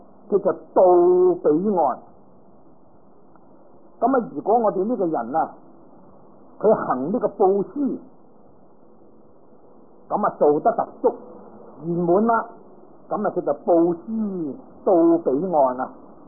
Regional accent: Guangdong, China; 佢唔係同我哋廣東人咁啦

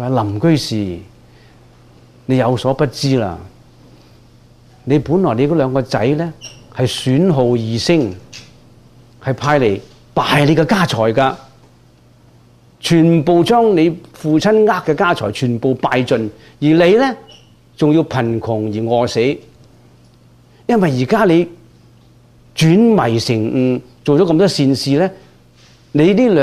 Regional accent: China; 以我哋中國人咧有個古德講啊嘛

